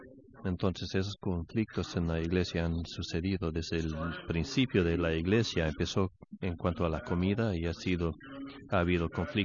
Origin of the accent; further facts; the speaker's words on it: New Orleans, Louisiana, United States; en New Orleans y era muy importante la comida